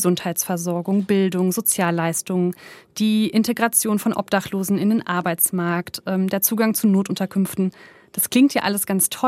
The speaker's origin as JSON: {"language": "German", "town": "Cologne", "region": "North Rhine-Westphalia", "country": "Germany", "said": "Wenn ich überlege, ich als Kölnerin, allein hier in der Stadt gibt es schon mehr."}